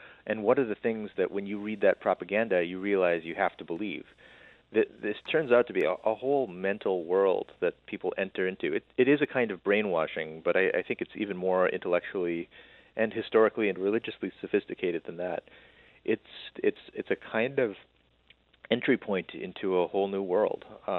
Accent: United States; And so I, as an American, wanted to find out, especially, you know, what motivates one of my countrymen to go over there.

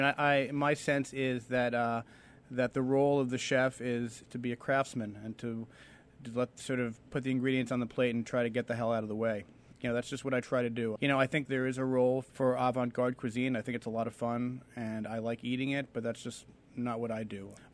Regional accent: New York, United States; my dad's a lawyer and my mom's a teacher, and I grew up in Park Slope.

